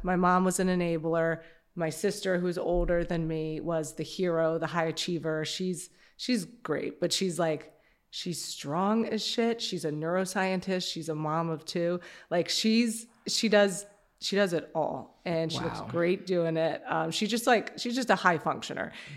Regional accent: Birmingham, Alabama, United States; So I'm from Birmingham, Alabama.

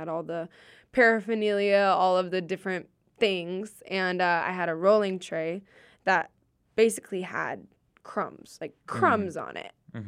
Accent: Florida, United States; me, a privileged white girl who was born and raised in Florida, went to a Christian summer camp

